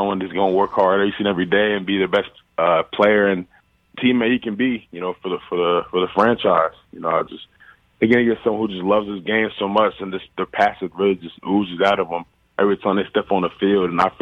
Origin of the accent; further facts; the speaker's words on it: Nigeria; Yes, I'm Nigerian. Mm-hmm. The tribe is Igbo, And, yeah, you know, growing up, it's really just been, you know, a big part of my culture, especially food-wise.